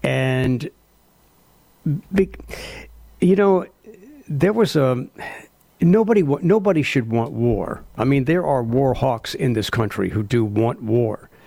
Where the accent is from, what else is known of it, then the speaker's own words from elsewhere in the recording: United States; And this is what, as an American, as a patriotic American, this is what I can't stand, the hypocrisy.